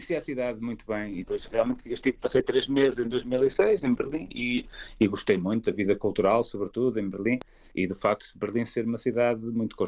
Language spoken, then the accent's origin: Portuguese; Portugal; moved away as an adult; eu saí de Portugal